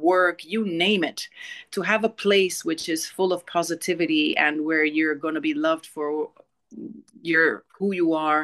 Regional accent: Kenya; born there; also born or lived in India; I was born in Kenya.

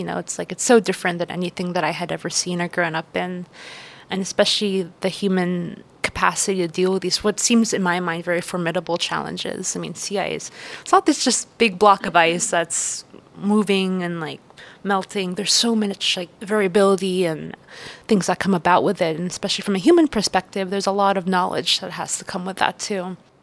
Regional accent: Egypt; I'm originally from Egypt, and we traveled there growing up a lot.

